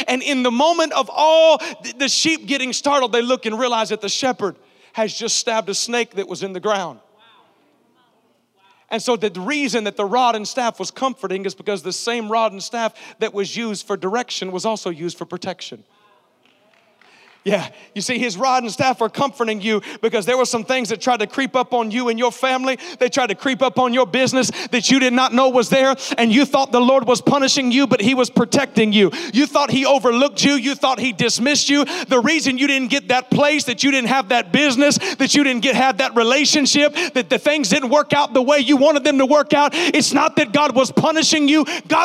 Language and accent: English; Nashville, Tennessee, United States; now in Orlando, United States; I'm really from Nashville, but I live in Orlando, okay?